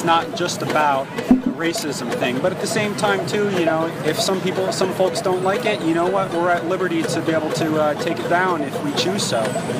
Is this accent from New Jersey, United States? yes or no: yes; New Jersey, United States; I grew up in Jersey for a while, so I am from around here, so I got an idea of both sides.